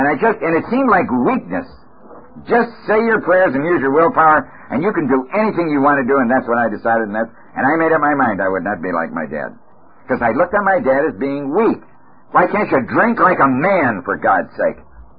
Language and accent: English; Chicago, Illinois, United States; born there; I was born in Chicago, Illinois, on the south side of Chicago. I was born into a fine Christian family.